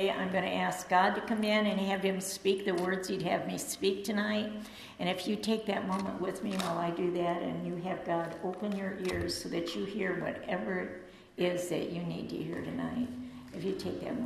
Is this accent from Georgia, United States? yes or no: no; Detroit, Michigan, United States; born there; Okay, I was born in Detroit, like I said.